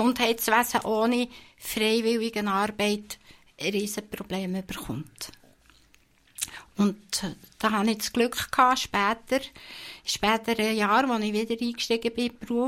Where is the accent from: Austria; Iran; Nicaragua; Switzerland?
Switzerland; Bern; Ich komme nicht aus dem Wallis, das gehört mir. Ich bin im Emmental aufgewachsen, auf dem Bauernhof, in einer Grossfamilie.